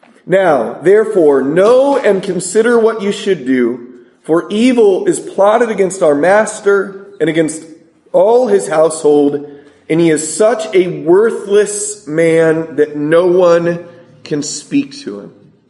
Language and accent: English; San Diego, California, United States; I grew up in San Diego, California. If I'm ever homeless, I'll tell you guys where to find me.